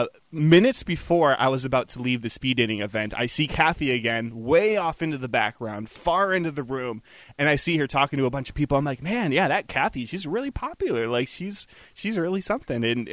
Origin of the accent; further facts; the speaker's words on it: Green Bay, Wisconsin, United States; once the word got out that I was from Green Bay, Wisconsin